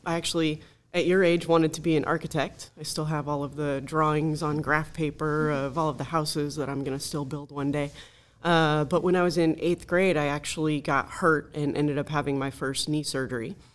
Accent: San Fernando Valley, California, United States; now in Simi Valley, United States; So I am a born and raised California native. I grew up in the San Fernando Valley, went to college at Cal State Northridge. Now live in Simi Valley

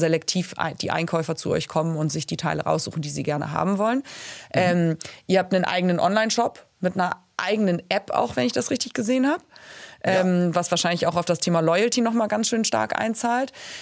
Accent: Hamburg, Germany; now in Munich, Germany; Ich komme ursprünglich aus Hamburg

